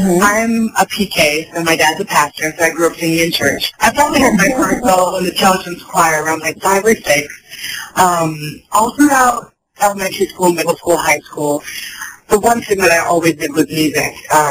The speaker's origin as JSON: {"language": "English", "region": "Massachusetts", "country": "United States", "also_born_or_lived": "New York", "said": "I'm from the East Coast, so I'm from Massachusetts and New York."}